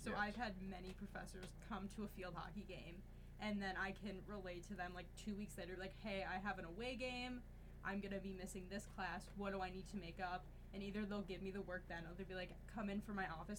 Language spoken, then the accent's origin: English; New Hartford, New York, United States; I'm from New Hartford, New York, which is a small town outside of Utica.